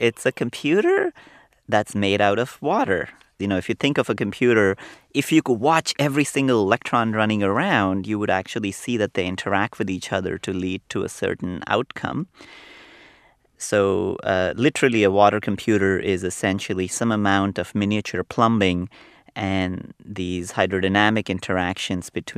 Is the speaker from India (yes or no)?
yes; India; I grew up in India.